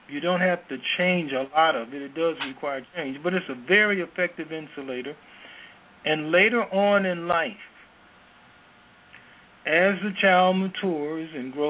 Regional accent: Midwest, United States; typically I'm from the Midwest in the States, and the screen doors would keep the flies and insects out and the air in.

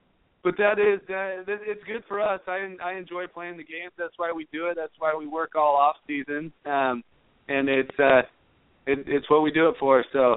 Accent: Oregon, United States; You know, I grew up on the Oregon coast, and then I traveled around quite a bit.

